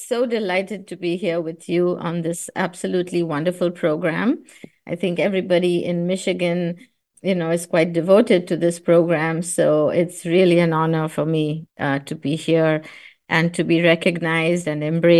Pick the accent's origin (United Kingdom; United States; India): India; especially for people like me growing up in India, these were Indian poets writing.